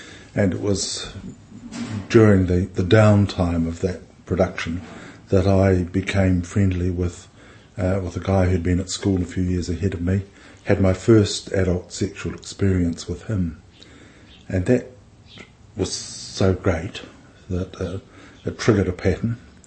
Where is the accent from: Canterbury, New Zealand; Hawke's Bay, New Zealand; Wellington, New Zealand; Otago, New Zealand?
Otago, New Zealand; Dunedin; I was brought up in Dunedin North, the north end of Dunedin, and opposite our place was the North Ground, which was a city block-sized training area, rugby and cricket and so forth.